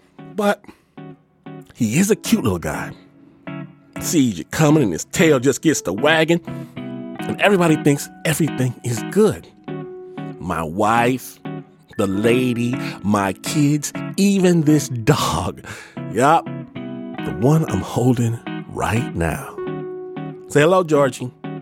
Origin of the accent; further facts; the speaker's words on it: Detroit, Michigan, United States; we sent our beatmaster, Pat Mesiti Miller, to my hometown, Detroit, Michigan